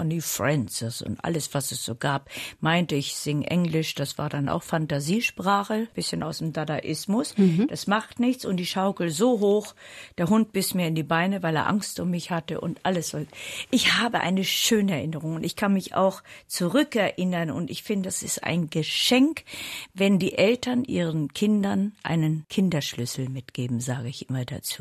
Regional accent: Berlin, Germany; Meine Heimat ist Berlin. Nach wie vor 35 Jahre Berlin, einmal Berlin, immer Berlin.

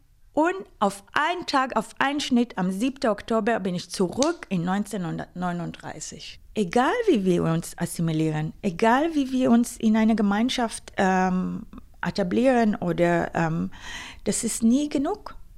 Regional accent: Israel; German is a second language; now in Berlin, Germany; Ich lebe schon seit über 15 Jahren in Berlin. Ich komme aus Israel ursprünglich und arbeite in dem medizinischen Bereich. Ich bin selber eine dritte Generation Holocaust-Überlebende.

